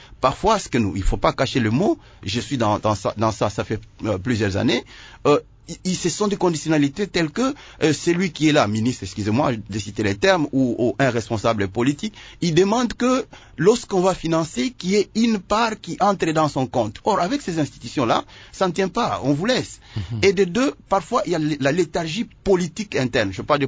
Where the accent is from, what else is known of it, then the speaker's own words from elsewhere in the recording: Nyunzu, Tanganyika, DR Congo; on finance un projet chez moi à Nyunzu